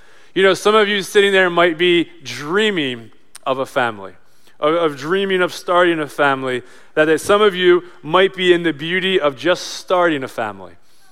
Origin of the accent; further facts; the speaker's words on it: Manheim, Pennsylvania, United States; I grew up in Mannheim